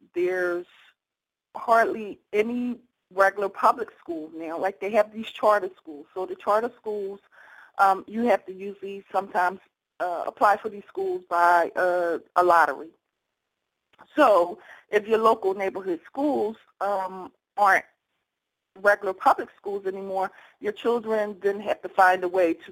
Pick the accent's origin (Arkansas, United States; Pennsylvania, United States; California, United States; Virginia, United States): Pennsylvania, United States; Philadelphia; I grew up in West Philadelphia, South Philadelphia